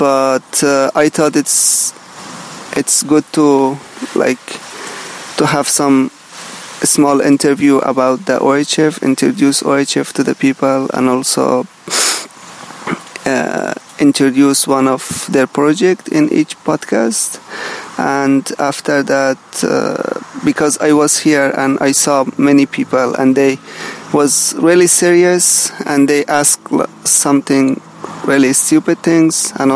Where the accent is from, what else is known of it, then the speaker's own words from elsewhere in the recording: Afghanistan; English is a second language; moved away as an adult; now in Lesbos, Greece; I'm a filmmaker from Afghanistan. I'm living here in Lesbos, Greece island, as a refugee for almost 1.5 years.